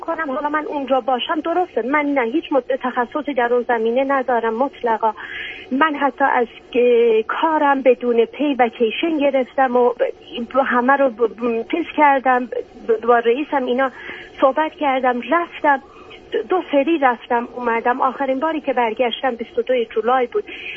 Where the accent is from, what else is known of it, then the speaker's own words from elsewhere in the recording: Iran; moved away; من چون خودم اینجا هستم، من خارج از ایران هستم